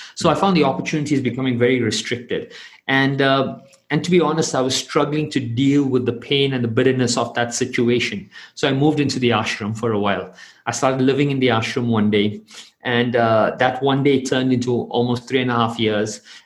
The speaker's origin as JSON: {"language": "English", "country": "South Africa", "lives_now": "Mumbai, India", "said": "I'm South African. I still travel on a South African passport, but Mumbai is my home."}